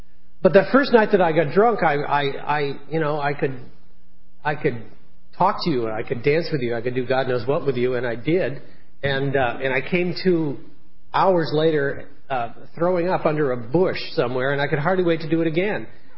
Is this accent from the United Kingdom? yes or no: no; Canada; I was raised in Canada, and I was uncomfortable all my life.